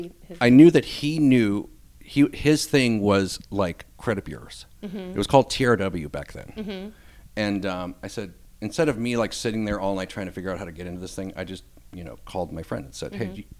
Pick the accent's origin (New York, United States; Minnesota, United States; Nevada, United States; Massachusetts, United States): Massachusetts, United States; Natick; In Natick, Massachusetts.